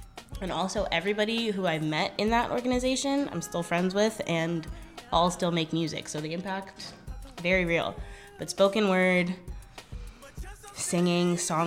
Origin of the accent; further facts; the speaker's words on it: Oakland, California, United States; I'm from Oakland, California. Been all over the world, but Oakland is home forever, ever, ever.